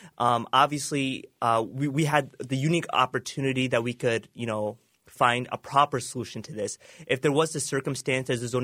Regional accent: United States; I was born and raised here in America. I consider this my home.

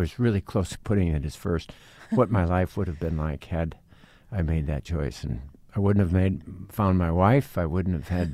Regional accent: De Smet, South Dakota, United States; You know, I grew up in DeSmet, and from 5 years old to, 18.

